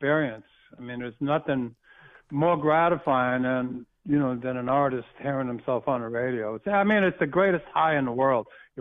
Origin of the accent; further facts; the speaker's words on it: Bayonne, New Jersey, United States; Just a normal kid growing up in Bayonne, New Jersey